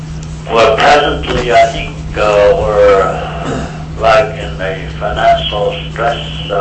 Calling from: Alaska, United States; I'm calling from Quikut, which is near Bethel. We're like 18, 20 miles east of Bethel.

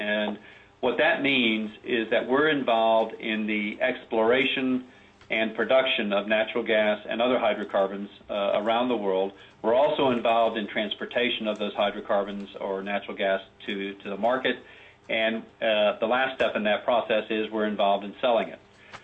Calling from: Houston, Texas, United States; I'm calling from Houston

